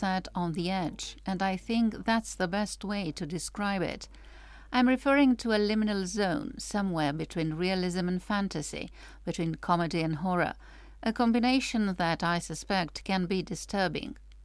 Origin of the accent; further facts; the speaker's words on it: Alimpești, Gorj, Romania; I grew up in Gorj, in Alimpesht